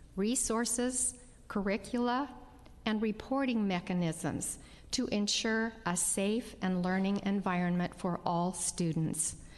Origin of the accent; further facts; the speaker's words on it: Salem, Oregon, United States; I'm from Salem, Oregon